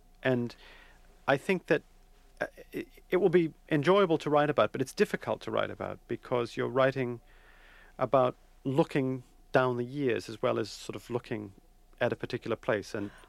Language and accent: English; Medford, Massachusetts, United States; I grew up in Medford, Massachusetts.